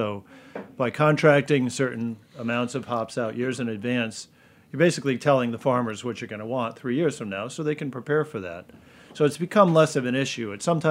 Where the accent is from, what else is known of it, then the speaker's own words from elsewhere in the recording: Connecticut, United States; I'm, you know, born and raised in Connecticut, live there now.